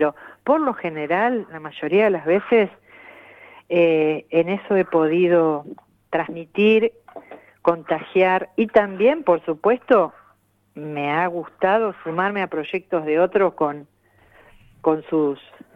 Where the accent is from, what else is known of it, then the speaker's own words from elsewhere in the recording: Mones Cazón, Buenos Aires Province, Argentina; yo viví mi adolescencia en Monescazón, en el partido de Pehuajó, un pueblo muy chico.